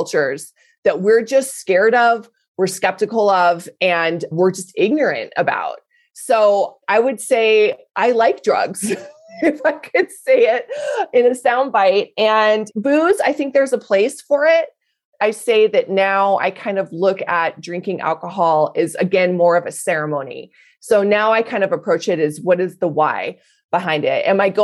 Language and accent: English; Denver, Colorado, United States; I'm from Denver, so of course I've smoked weed.